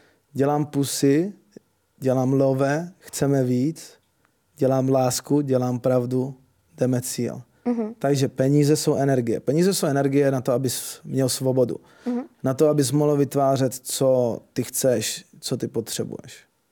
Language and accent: Czech; Brno, South Moravian Region, Czechia; protože jsem z Brna.